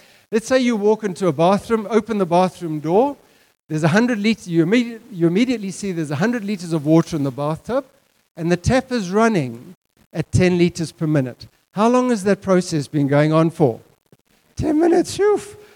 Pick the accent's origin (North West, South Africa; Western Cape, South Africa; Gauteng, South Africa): Western Cape, South Africa; Cape Town; I come from Cape Town.